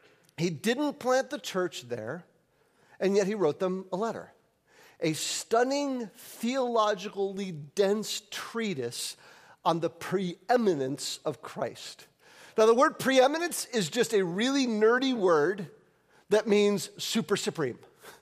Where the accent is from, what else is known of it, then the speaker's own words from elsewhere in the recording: Lansing, Michigan, United States; Like, we love Lansing because we live in Lansing. But if I go anywhere else and I mention I'm from Lansing, they're like, yeah, whatever.